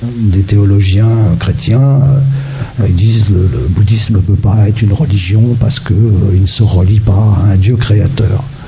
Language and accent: French; France; Moi-même je suis occidental, je suis français, je ne suis pas tibétain, donc et je suis moine et enseignant et je vis au monastère de Kundrling en Auvergne